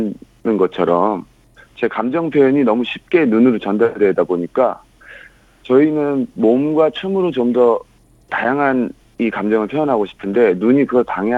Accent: Wando, South Jeolla, South Korea; now in Seoul, South Korea; 저는 이제 고향이 전남 완도예요. 그래서 저 시골 청년인데 이제 꿈을 안고 서울에 와서 이제 백업 댄서가 되었습니다.

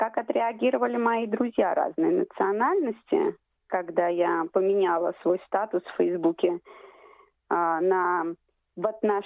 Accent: Ivanovo Oblast, Russia; also born or lived in Moscow / Italy

